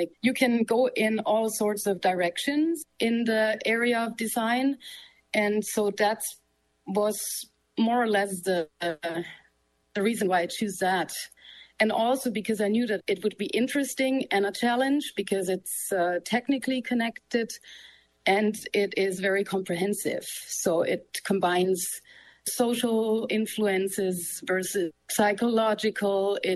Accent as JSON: {"language": "English", "town": "Ulm", "region": "Baden-Württemberg", "country": "Germany", "tie": "born or raised there", "said": "I was born in Ulm, and where I was also raised."}